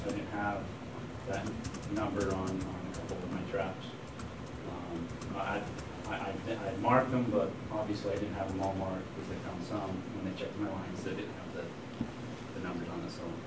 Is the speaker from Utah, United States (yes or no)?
yes; Manila, Utah, United States; I grew up in Manila, ranching. I worked for my dad my whole life.